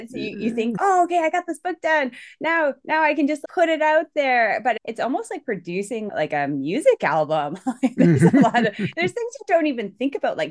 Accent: Vancouver, British Columbia, Canada; also born or lived in Northwest Territories; So I'm Canadian and I was born to the Northwest Territories. I ended up being raised in like a shitty suburb of Vancouver.

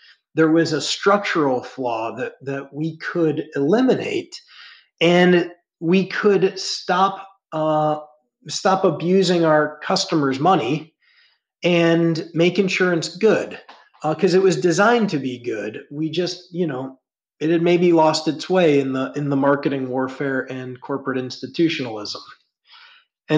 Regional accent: Ohio, United States; I grew up in the Midwest in Ohio.

